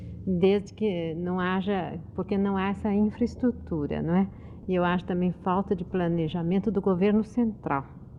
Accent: São Paulo, Brazil; born there; Bom, eu naturalmente nasci aqui em São Paulo, gosto de São Paulo

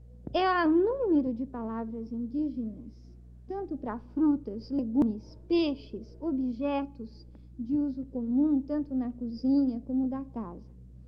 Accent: São Paulo, Brazil; Eu sou brasileira, sou de São Paulo.

